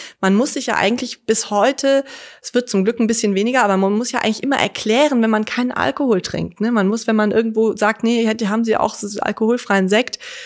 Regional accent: Rhineland, Germany; ich komme aus dem Rheinland, wir haben da Karneval gefeiert.

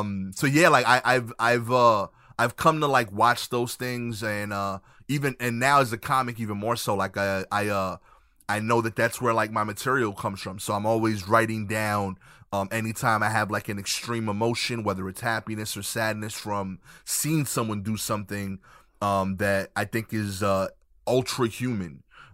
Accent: Brooklyn, New York, United States; But yeah, I grew up in Brooklyn, New York. I'm from East New York specifically. I went to school mostly in that area until high school.

